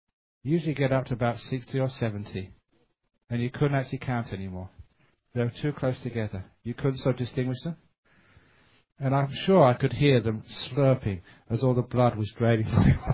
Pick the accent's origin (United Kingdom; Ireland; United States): United Kingdom; London; I came from London.